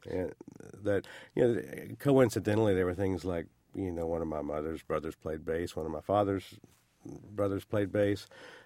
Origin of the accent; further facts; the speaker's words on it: Oak Ridge, Tennessee, United States; And I grew up in Oak Ridge, Tennessee, which is very similar. It's more mountainous.